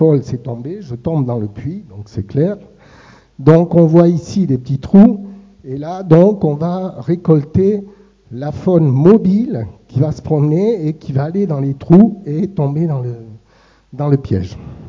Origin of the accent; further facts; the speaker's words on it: South, France; Je m'excuse, je suis du Sud. Moi, je suis plus habitué à parler du Sud.